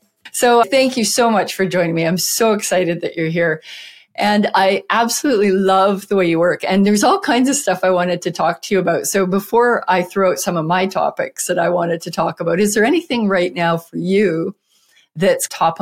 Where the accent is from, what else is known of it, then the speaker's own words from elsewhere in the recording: Alberta, Canada; I grew up in Alberta and had been around a lot of farm stuff growing up. My grandpa had a farm and stuff like that.